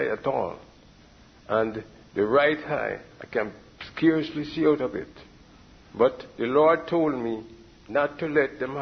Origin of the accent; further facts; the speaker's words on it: Jamaica; And the men on the job didn't respond to me because I'm from Jamaica.